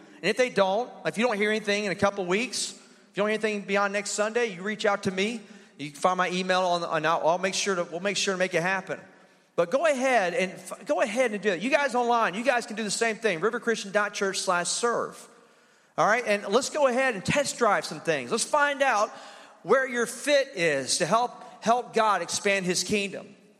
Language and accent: English; Alabama, United States; I said, well, I'm from Alabama, and country eating is like an Olympic sport.